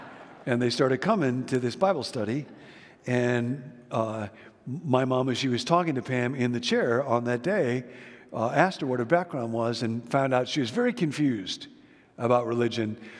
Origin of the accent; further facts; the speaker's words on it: Rockford, Illinois, United States; moved away as an adult; Years ago, I grew up in Rockford, Illinois. I'd come to California to go to grad school at Fuller, and I went back to Rockford to visit my folks.